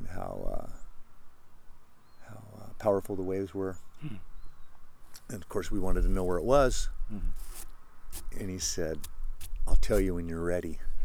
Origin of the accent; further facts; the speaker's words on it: Pacific Grove, California, United States; Well, growing up in Pacific Grove, after we formed our surf group, it was all about surfing, and our lives revolved around it.